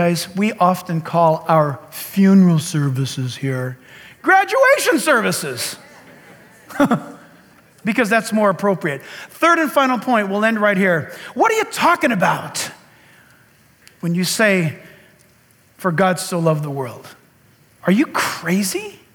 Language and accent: English; San Diego, California, United States; born there; Sad to say, I was born in San Diego, but I don't know a stitch of Spanish.